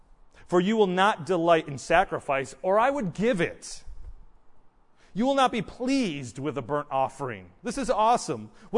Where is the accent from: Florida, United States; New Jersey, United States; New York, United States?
New York, United States; Buffalo; born there; And I wouldn't be sad that I was born in Buffalo.